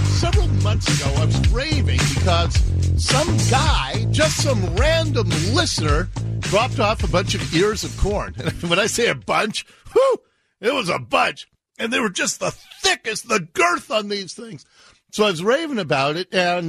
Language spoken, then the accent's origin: English; Seattle, Washington, United States; I was born and raised in Ballard